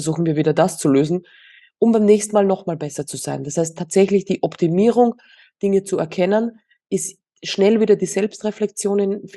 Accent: Austria; moved away as an adult; now in Spain; Ja, tatsächlich sind wir aus Österreich und haben das auch innerhalb von 3 Monaten entschieden.

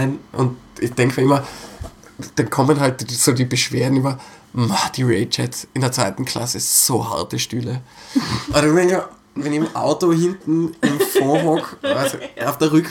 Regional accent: Innsbruck, Tyrol, Austria

